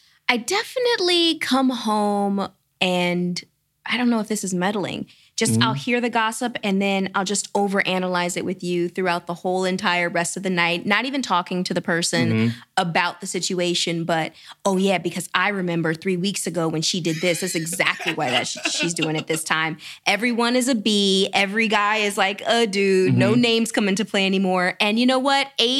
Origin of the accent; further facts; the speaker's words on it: Atlanta, Georgia, United States; Listen, I'm from Atlanta.